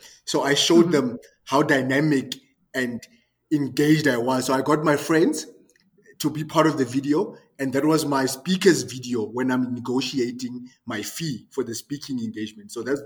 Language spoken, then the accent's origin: English; South Africa; first language Tswana; English is a second language; I'm a South African. English is not my first language. I speak Tswana.